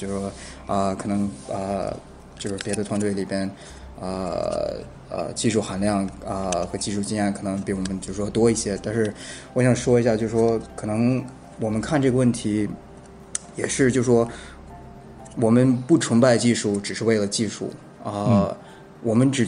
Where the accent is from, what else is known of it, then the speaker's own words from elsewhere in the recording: United States; also born or lived in Tianjin, China; 我是在天津出生的，但是小时候就很小的时候就那时候搬到美国，然后我的故事其实跟王冠也是有点相似的，就是那时候在美国，然后也是在美国上的。小学、中学、高